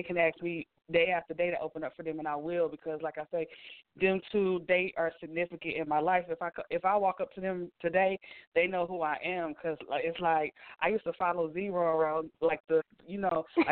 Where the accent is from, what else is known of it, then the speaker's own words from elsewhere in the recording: Baltimore, Maryland, United States; I'm from Baltimore, Maryland, but if I went back there now, they'll be like, girl, why you got that accent?